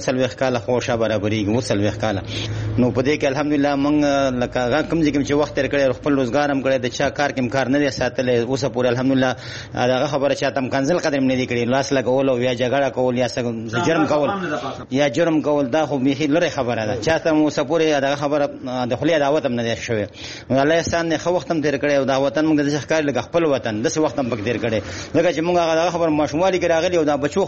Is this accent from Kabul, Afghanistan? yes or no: no; Jalalabad, Nangarhar, Afghanistan; زه د جلال آباد یم